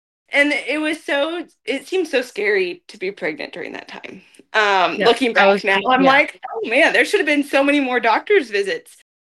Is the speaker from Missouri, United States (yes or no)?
no; Effingham, Illinois, United States; Yes, I grew up in the Effingham area, so I'm not local to Mattoon Charleston, but I married a man from Charleston.